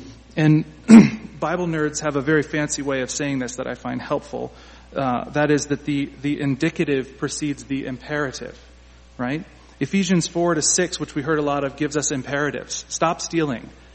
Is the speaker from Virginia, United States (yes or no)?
yes; Virginia, United States; I'm from Virginia, about 2 hours from Charlottesville